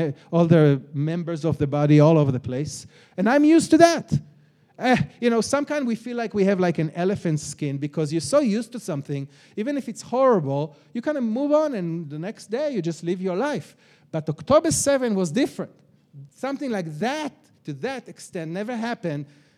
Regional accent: Jerusalem, Jerusalem District, Israel; I'm from Israel. I'm born and raised in Jerusalem.

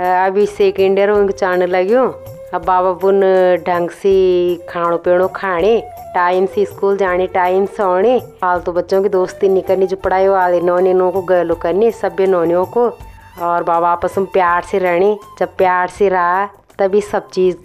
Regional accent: Nausivata, Uttarakhand, India; मेरे गाँव को नौसीवटा।

